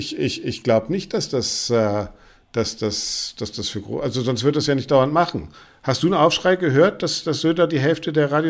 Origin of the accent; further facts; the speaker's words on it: Bremen, Germany; ihr habt immer gedacht, ich komme aus Bayern. Nee, ich komme aus Bremen.